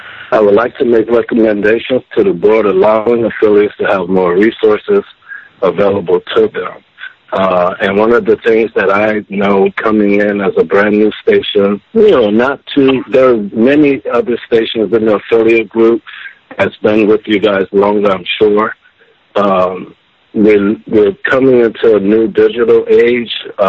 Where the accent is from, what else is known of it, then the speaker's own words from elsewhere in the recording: Lafayette, Louisiana, United States; also born or lived in Chicago; now in Atlanta, United States; born and raised in Louisiana, but currently I live in Atlanta, Georgia. Lafayette, Louisiana.